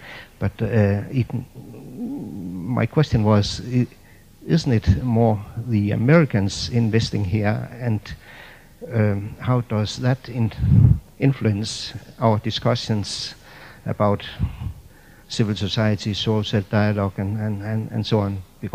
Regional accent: Denmark; English is a second language; We are few people from the Nordic countries, and we know how our public opinion is divided when we talk about EC.

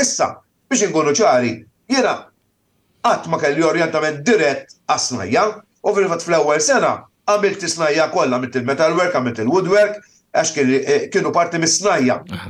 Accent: Ħamrun, Southern Harbour, Malta; imma sempliċement għax kien il-Ħamrun. U jiena kont mill-Ħamrun. Allura moħħa kien jgħid illi isma' ħalli nibgħatu l-iktar viċin id-dar.

